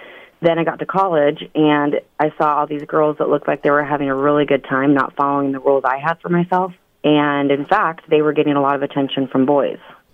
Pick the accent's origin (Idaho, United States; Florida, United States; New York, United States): Idaho, United States; now in Portland, United States; I grew up in Idaho.